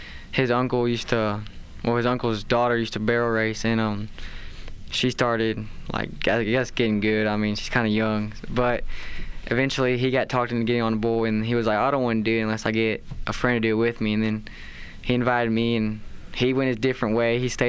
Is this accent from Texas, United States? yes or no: yes; Mesquite, Texas, United States; I kind of like riding Mesquite Rodeo because that's my hometown rodeo, because then all my friends can come and watch.